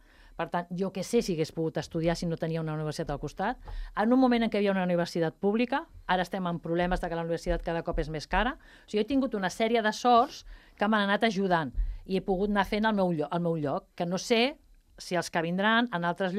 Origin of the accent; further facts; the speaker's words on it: Sant Cugat, Catalonia, Spain; sóc de Sant Cugat, però vull senyalar que sóc neta d'avi i àvia sastres de Girona, de Sant Feliu de Pallerols, neta de pagès